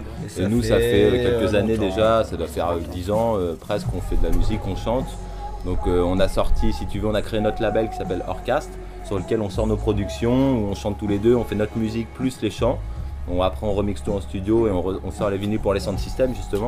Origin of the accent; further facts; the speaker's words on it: Rouen, Normandy, France; On est de Rouen.